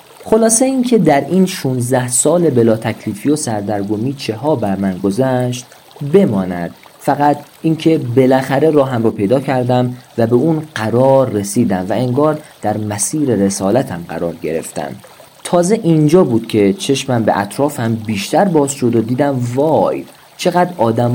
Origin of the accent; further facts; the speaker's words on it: Shiraz, Fars, Iran; متولد 1369، اصالتاً از قوم غیور لور و بزرگ شده شیراز هستم.